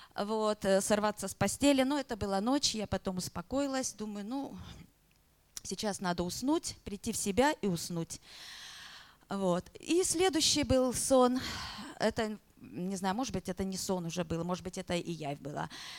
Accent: Russia; я из России. Сейчас живу в Ласкала.

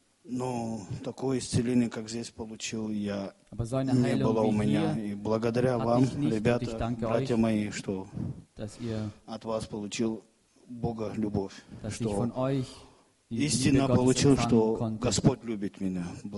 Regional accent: Göppingen, Baden-Württemberg, Germany; я из Гёппингена. Между Ульмом и Штутгартом.

